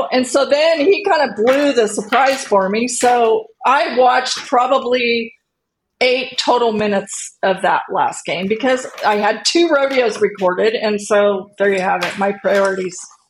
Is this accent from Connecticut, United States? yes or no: no; Portola Valley, California, United States; Because he's from the area where I grew up. I grew up in Portola Valley up there